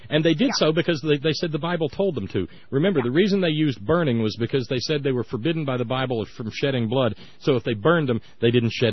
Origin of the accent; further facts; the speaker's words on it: Scotland, United Kingdom; No, you're a Scot, okay? You're a Scot. I'm a Scot.